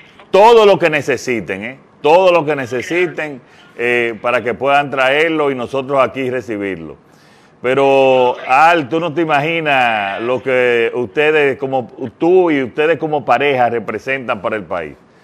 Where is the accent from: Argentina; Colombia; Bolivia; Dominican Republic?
Dominican Republic; muchas veces como dominicanos lloramos nuestros problemas